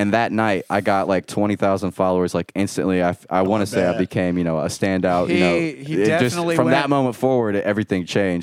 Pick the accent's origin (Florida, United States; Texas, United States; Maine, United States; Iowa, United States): Iowa, United States; And I'm 18. I mean, I grew up in Iowa. I had zero game.